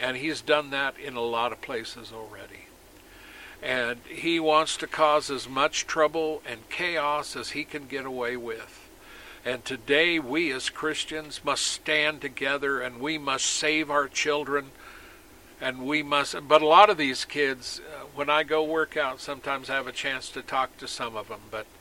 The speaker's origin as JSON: {"language": "English", "country": "United States", "said": "And I use America a lot because I'm an American. I'm here in America."}